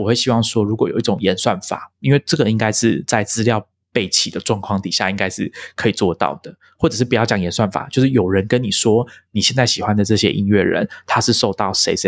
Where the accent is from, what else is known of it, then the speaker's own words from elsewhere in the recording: Taiwan; 那你知道我们台湾人在取英文名的时候有时候都会乱取嘛